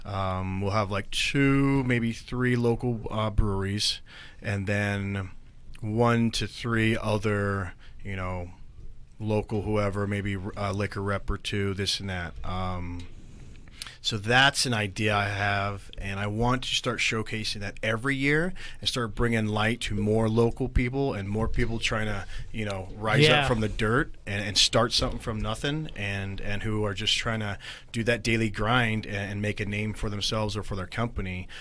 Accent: Boise, Idaho, United States; But especially, you know, growing up in Boise and being from here, I'm definitely going to stay local.

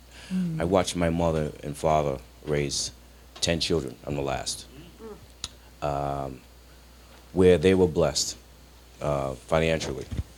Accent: Rhode Island, United States; I'm not a member here. I'm from Rhode Island.

